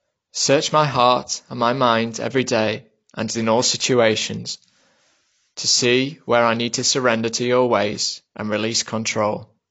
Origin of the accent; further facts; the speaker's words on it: Chesterfield, East Midlands, United Kingdom; Growing up in Chesterfield or Ches Vegas, we didn't have the comfy middle class existence I have now, and therefore, as a family, had to be more frugal.